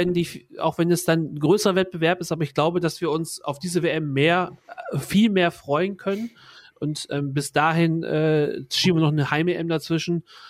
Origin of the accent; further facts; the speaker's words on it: France; German is a second language; Also als Franzose hätte ich auch mehr Spaß daran